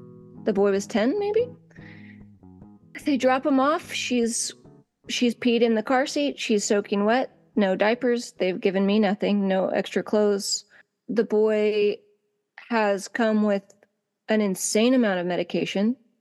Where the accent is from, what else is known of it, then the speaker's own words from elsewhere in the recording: Monroe, Washington, United States; I grew up in Monroe, Washington, just a little north of Seattle.